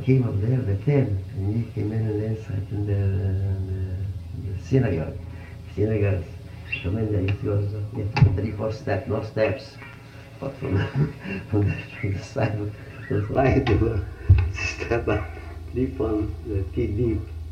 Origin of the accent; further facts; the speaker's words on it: Balta, Odesa Oblast, Ukraine; I came from Balta